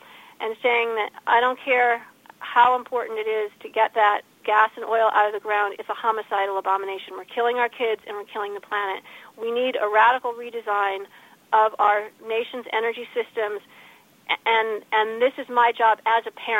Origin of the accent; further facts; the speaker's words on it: Illinois, United States; He was named for an abolitionist from my home state of Illinois, Elijah Lovejoy.